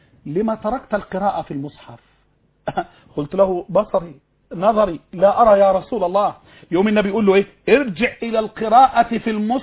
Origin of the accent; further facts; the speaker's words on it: Egypt; بلدنا مصر